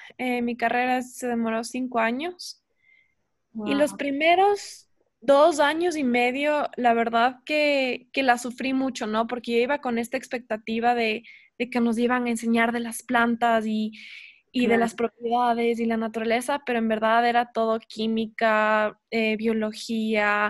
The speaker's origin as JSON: {"language": "Spanish", "town": "Quito", "region": "Pichincha", "country": "Ecuador", "tie": "born or raised there", "said": "Y creciendo, yo vivía en Quito y el único pedazo de tierra que teníamos, digámoslo así, uh-huh. era un pedacito de jardín chiquito en la terraza, en la azotea."}